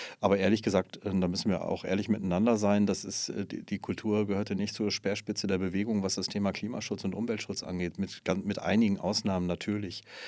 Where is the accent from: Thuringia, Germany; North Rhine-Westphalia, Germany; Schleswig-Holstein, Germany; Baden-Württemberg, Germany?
North Rhine-Westphalia, Germany; Ja, ich komme aus Westfalen